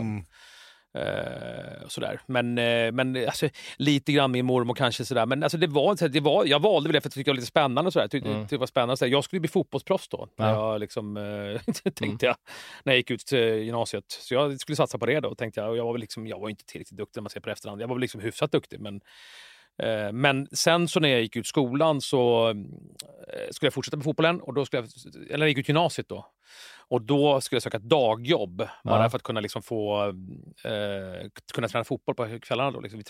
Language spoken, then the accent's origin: Swedish; Jakobsberg, Stockholm County, Sweden; jag är uppvuxen i Jakan i Jakobsberg.